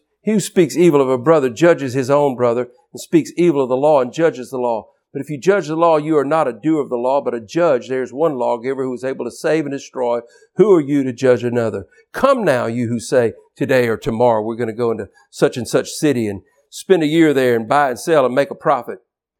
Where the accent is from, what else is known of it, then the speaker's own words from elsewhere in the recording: United States; You know what? Nobody here cares that I'm an American.